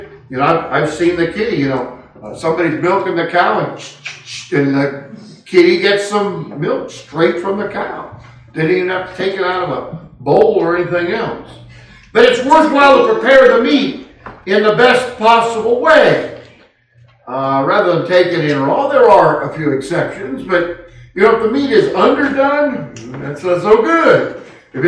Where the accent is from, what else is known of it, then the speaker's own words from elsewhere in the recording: Castro Valley, California, United States; I grew up in Castro Valley, California. A little hick town of 53,000. Didn't even have its own police department.